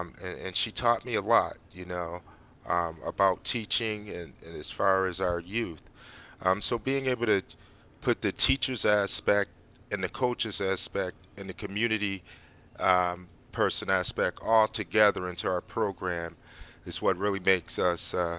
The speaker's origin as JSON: {"language": "English", "town": "Flint", "region": "Michigan", "country": "United States", "tie": "born or raised there", "said": "I'm talking right now with a city councilor from my hometown of Flint, Michigan."}